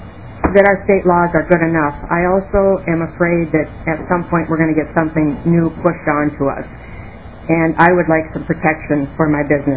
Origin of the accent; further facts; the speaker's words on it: Perham, Minnesota, United States; I'm from Perm, Minnesota.